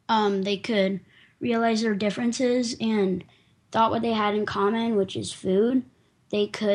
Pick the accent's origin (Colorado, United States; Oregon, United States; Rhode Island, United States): Rhode Island, United States; I am 10 years old, and I am from Rhode Island.